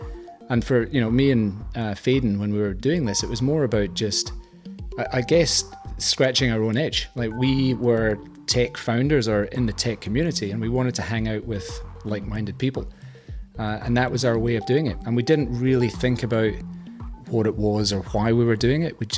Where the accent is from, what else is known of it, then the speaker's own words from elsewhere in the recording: Scotland, United Kingdom; moved away as an adult; now in Australia; I moved to Australia. I'm Scottish, you might notice.